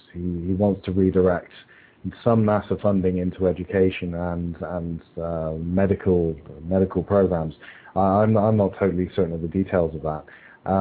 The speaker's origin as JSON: {"language": "English", "town": "Bristol", "region": "South West England", "country": "United Kingdom", "tie": "born or raised there", "said": "It was interesting because my hometown is Bristol, which is in the southwest of the country, and that's very close to Wiltshire, which is where all the crop circles tend to appear."}